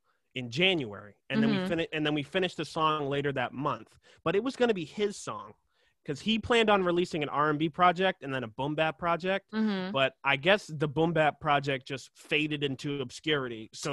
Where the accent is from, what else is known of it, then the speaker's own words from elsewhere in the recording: Boston, Massachusetts, United States; I mean, everything I make is always going to be like, I'm from Boston, this is Boston, and I'm representing Boston to the fullest.